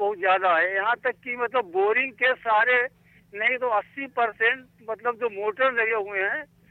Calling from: Shahjahanpur, Uttar Pradesh, India; Shahjahanpur UP से।

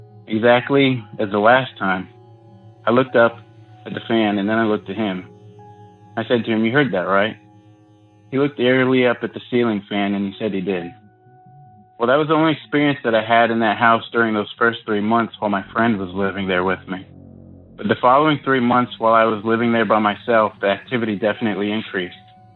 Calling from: Lynchburg, Virginia, United States; I'm calling from Lynchburg, Virginia

